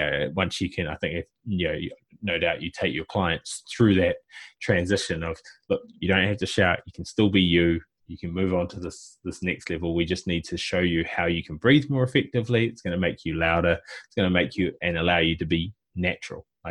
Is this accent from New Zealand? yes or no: yes; New Zealand; being a New Zealander